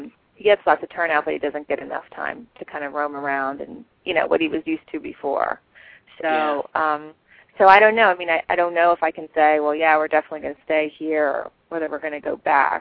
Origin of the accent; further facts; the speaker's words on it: Pennsylvania, United States; I'm from Pennsylvania. My fiancé teaches up here, but he's also from Pennsylvania, so there is the possibility we'll go back to the original place